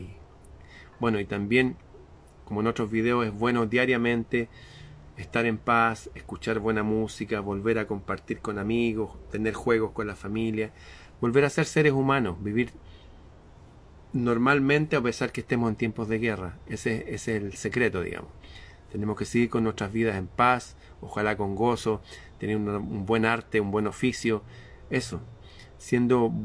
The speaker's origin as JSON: {"language": "Spanish", "country": "Chile", "said": "aquí en Chile, en mi país, en el norte de Chile"}